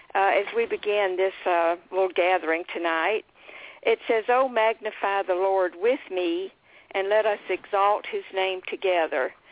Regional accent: Florence, South Carolina, United States; I'm from Florence, South Carolina. I was saved at Emmanuel Baptist Church there, 11 years old, on Father's Day.

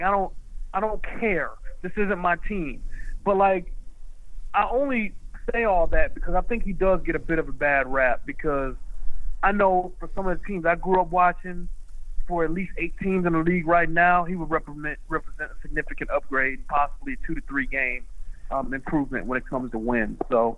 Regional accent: Detroit, Michigan, United States; I grew up in Detroit, okay, so I saw a lot of bad quarterbacks, right?

